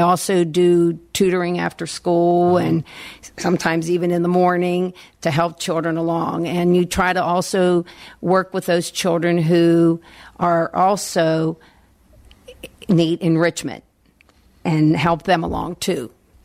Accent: Natrona Heights, Pennsylvania, United States; Yes, I enjoyed growing up in Natrona Heights.

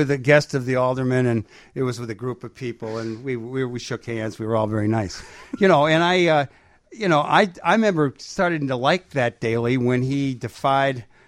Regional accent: New England, United States; And I grew up in New England.

